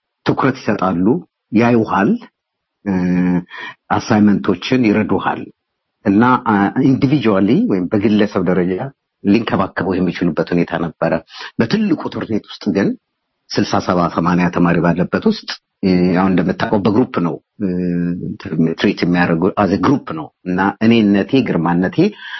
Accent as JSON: {"language": "Amharic", "region": "Addis Ababa", "country": "Ethiopia", "tie": "born or raised there", "said": "አዲስ አበባ ነው ተወልጄ ያደግኩት፣ ወደ ባታ ገዳም አካባቢ ወይም 4 ኪሎ አካባቢ"}